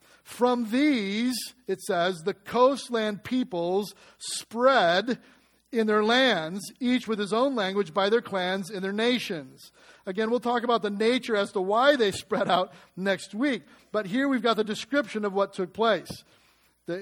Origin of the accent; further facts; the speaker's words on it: United States; You know, for me, I don't know what I am. I'm some American mutt of some sort. There's some Dutch thing. I've got … in my past.